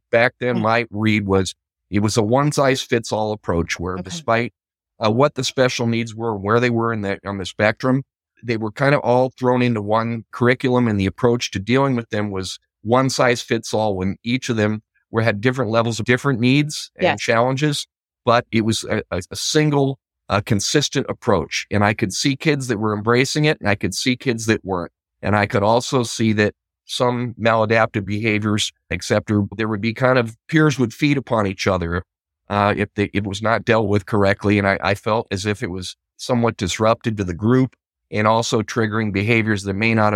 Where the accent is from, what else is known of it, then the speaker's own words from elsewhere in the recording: Issaquah, Washington, United States; Growing up in Issaquah, Washington.